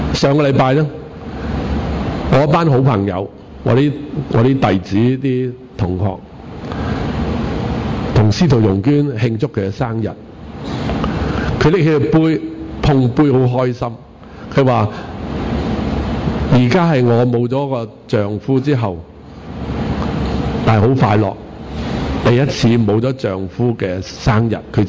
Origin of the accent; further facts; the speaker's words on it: Hong Kong; 第一件事我有，就是我是香港居民。我沒有我的行李，但我的身份是肯定的，因為我是香港人。